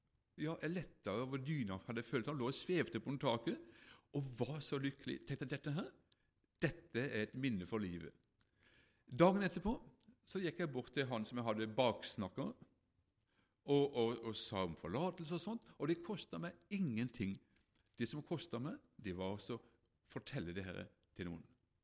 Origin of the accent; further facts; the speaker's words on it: Mykland, Agder, Norway; han var med hjemme på Mykland, der som jeg kom ifra